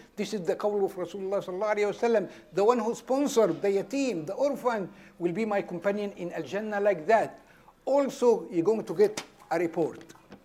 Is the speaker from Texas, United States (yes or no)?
yes; Dallas, Texas, United States; Brothers and sisters, I'm from Dallas, Texas, and when we say takbir, the neighbor called 911 for us.